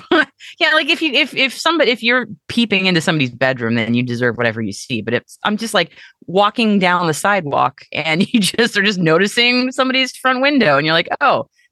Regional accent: United States; which as an American kid was like, what?

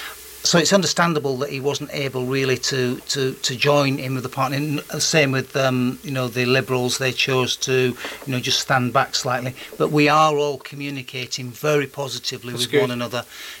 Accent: Yorkshire and the Humber, United Kingdom; moved away as an adult; now in Isle of Wight, United Kingdom; I'm from Yorkshire originally, and I haven't tried to lose my accent.

